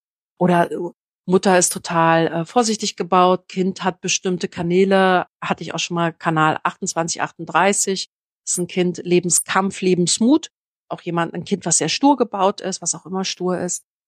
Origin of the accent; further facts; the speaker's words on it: Berlin, Germany; Ich bin ja in Berlin groß geworden, im Berliner Plattenbau.